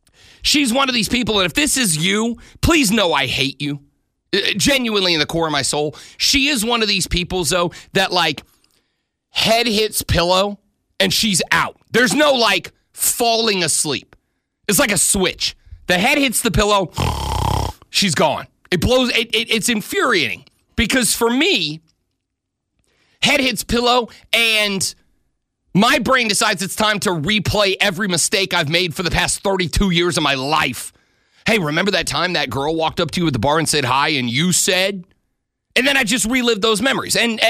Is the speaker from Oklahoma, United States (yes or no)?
no; New Orleans, Louisiana, United States; I'm from New Orleans. Superdome's been there since like 1975.